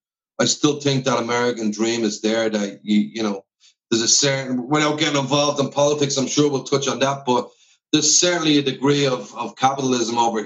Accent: Dublin, Leinster, Ireland; obviously I'm not from the north side of Dublin, from Donega

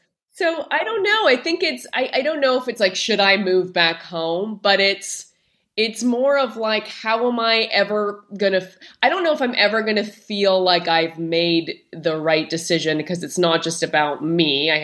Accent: Canada; So I'm Canadian, right?

